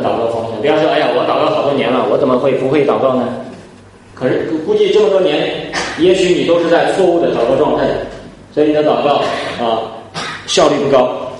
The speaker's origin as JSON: {"language": "Chinese", "region": "Henan", "country": "China", "said": "我12岁的时候，也就是啊94年左右。所以那个时候信主的特别在我们河南那边那个地方比较少"}